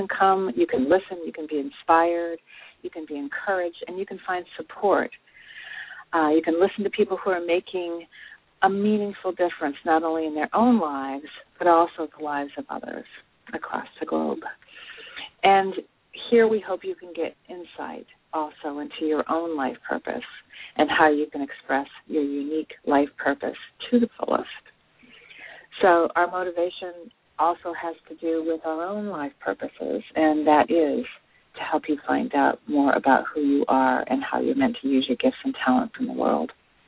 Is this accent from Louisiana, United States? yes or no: no; Rockport, Massachusetts, United States; Okay, I'm from Rockport, Massachusetts, which is